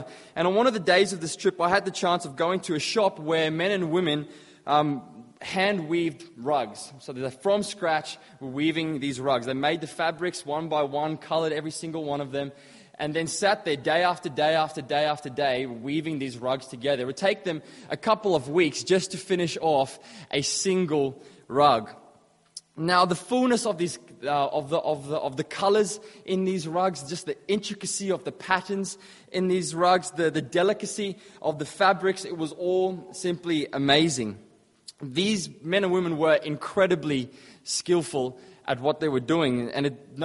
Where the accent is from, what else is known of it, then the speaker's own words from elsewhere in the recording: Brisbane, Queensland, Australia; But yeah, I'm from Brizzy.